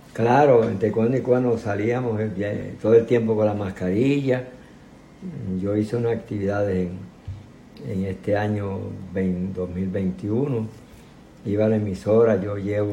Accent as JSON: {"language": "Spanish", "town": "Añasco", "country": "Puerto Rico", "tie": "born there", "said": "Nací en Añasco, en el barrio Miraflores. Y nací el 30 de septiembre de 1939."}